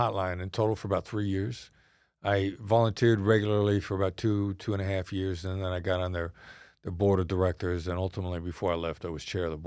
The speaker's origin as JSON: {"language": "English", "region": "Iowa", "country": "United States", "tie": "born or raised there", "said": "I mean, you know, I grew up in Iowa."}